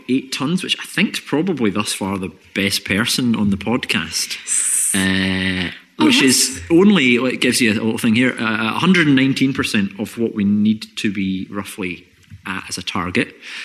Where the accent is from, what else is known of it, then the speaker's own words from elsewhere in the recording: Scotland, United Kingdom; And it's like, especially being Scottish, I feel...